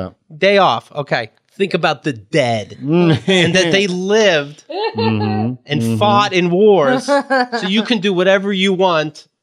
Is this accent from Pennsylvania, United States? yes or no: yes; Weinstein, Pennsylvania, United States; Well, I'm from Weinstein, Pennsylvania. I mean, poor people.